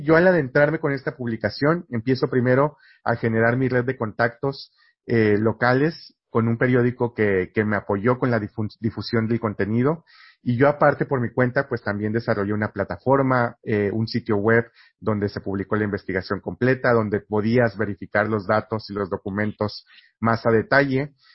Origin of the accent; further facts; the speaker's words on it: Ciudad Victoria, Tamaulipas, Mexico; una empresa en Ciudad Victoria, de donde yo soy originario